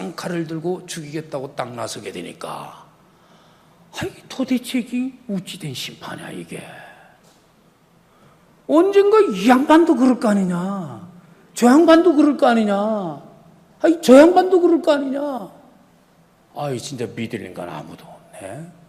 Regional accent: Chungcheong, South Korea; 제가 이 충청도 사람이라

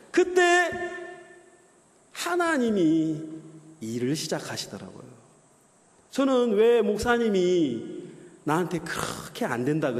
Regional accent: South Korea; I'm Korean! 어? 나 한국에서 왔어요.

